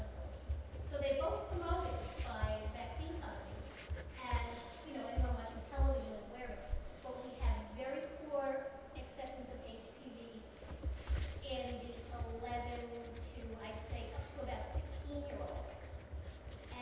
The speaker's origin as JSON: {"language": "English", "region": "New York", "country": "United States", "said": "I'm from New York and we have a Tdap requirement."}